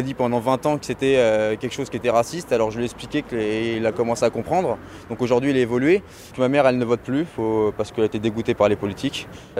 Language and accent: French; France; « voilà, je suis français ». Je ne suis pas franco-algérien, franco-ceci, franco-cela, je suis français, tout simplement.